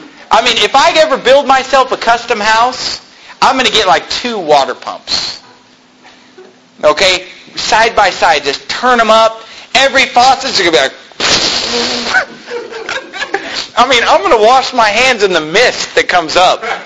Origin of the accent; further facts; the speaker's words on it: United States; because I'm this American who just loves to waste